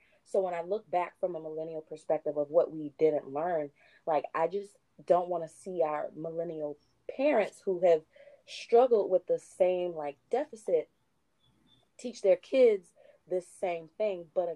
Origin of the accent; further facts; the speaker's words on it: Delray Beach, Florida, United States; I grew up in Delray Beach. So I am from Palm Beach County, and I went to Atlantic High School.